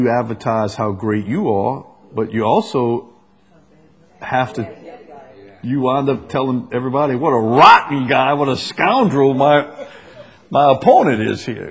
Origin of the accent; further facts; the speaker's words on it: Chalmette, Louisiana, United States; I'm from Chalmette. How uppity can we be?